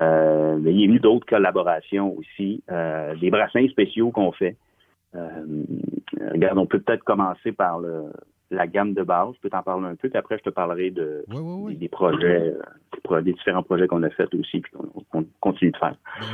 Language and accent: French; Roberval, Quebec, Canada; Mon village, ma ville natale, Roberval au Lac-Saint-Jean.